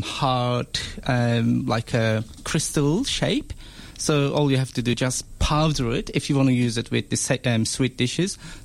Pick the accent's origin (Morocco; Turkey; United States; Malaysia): Turkey; Istanbul; But I was, as I said, born in and raised in Turkey.